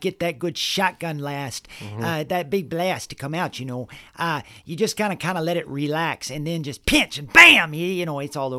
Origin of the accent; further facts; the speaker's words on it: Vermont, United States; I guess you could say that I'm basically from Vermont.